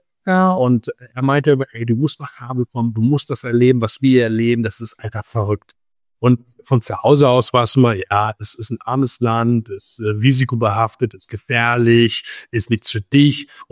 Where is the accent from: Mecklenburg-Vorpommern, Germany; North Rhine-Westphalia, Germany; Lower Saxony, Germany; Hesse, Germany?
Hesse, Germany; Kassel; ich bin hier geboren mit 2 weiteren Schwestern. Wir sind 3 Kinder, geboren in Kassel, aufgewachsen in Kassel.